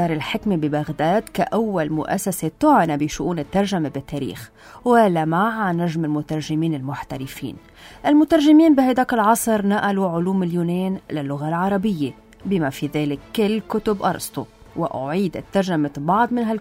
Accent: Lebanon

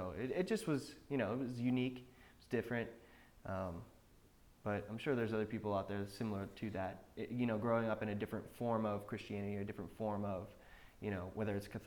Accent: Pittsburgh, Pennsylvania, United States; now in Charlotte, United States; So I grew up in Pittsburgh and was born and raised there. Moved here to Charlotte a little bit over 2 years ago now.

